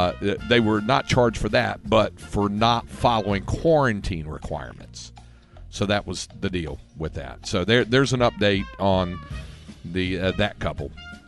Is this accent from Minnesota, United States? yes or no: no; North Carolina, United States; 3 people dead, 2 remain missing in my home state of North Carolina